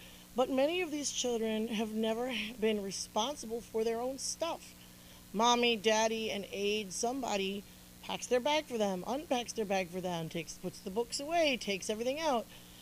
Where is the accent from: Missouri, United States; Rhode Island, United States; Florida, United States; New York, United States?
New York, United States; Syracuse; One of them was, and I'm from Syracuse, by the way, I'm not just spilling haterade, like I love cows.